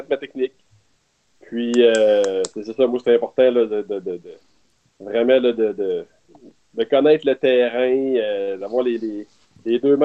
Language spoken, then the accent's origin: French; Quebec, Canada; ça m'a ramené dans ma région natale, parce que je suis d'ici en Abitibi-Témiscamingue, de Mécamique.